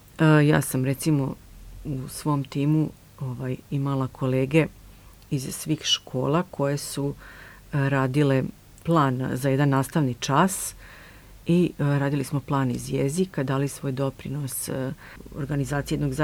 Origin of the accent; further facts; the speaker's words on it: Serbia; tako da ja mislim da je to jedan zaista bilo uspešno kod nas u Srbiji isto.